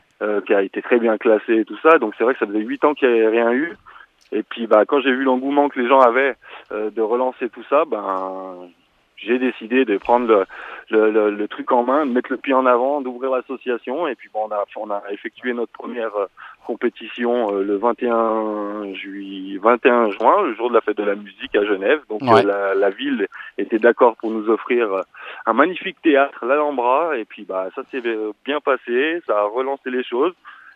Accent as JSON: {"language": "French", "town": "Lyon", "region": "Auvergne-Rhône-Alpes", "country": "France", "lives_now": "Switzerland", "said": "originaire de Lyon à la base, je suis français, mais avec la double nationalité"}